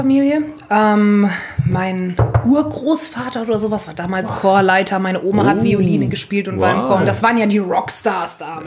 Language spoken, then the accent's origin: German; Wiesbaden, Hesse, Germany; Ich bin 25 Jahre alt, tatsächlich Dozentin für Gesang an der Music Academy. Ich komme aus Wiesbaden